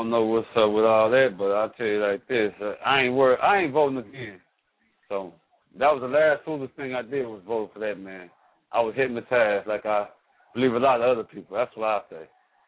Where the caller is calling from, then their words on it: Chicago, Illinois, United States; I'm from the Chicagoland area.